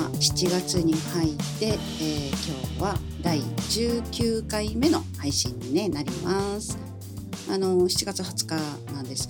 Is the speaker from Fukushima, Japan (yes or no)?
no; Koshigaya, Saitama, Japan; で、私の地元、越谷は結構暑いっていうところで有名で